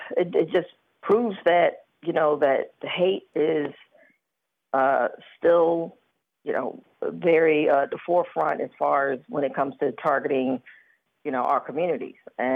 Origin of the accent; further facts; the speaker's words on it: Virginia, United States; also born or lived in Maryland; I grew up in Virginia.